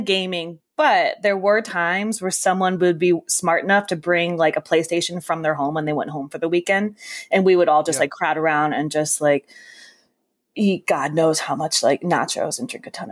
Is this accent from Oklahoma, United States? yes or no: no; Illinois, United States; also born or lived in New Jersey; So we were raised in Illinois, but then we spent the summers in the city in New Jersey.